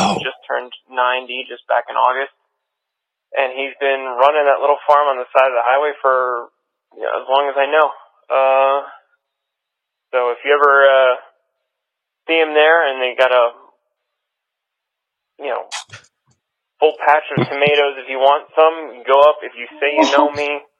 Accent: River Edge, New Jersey, United States; I'm from River Edge

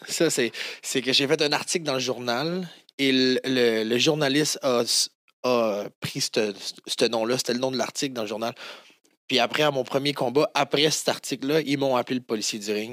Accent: Quebec City, Quebec, Canada; now in Saint-Jean, Canada; Dans le fond, j'ai grandi à Québec toute ma jeunesse, à peu près. Puis en 2015, j'ai déménagé à Saint-Jean, là.

